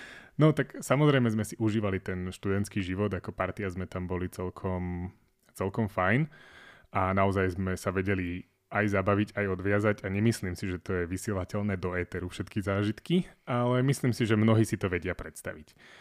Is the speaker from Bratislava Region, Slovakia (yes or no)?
no; Zvolen, Banská Bystrica Region, Slovakia; born there; ja som rodený Zvolenčan, takže ja som bol v podstate v Bystrici vždy plus minus doma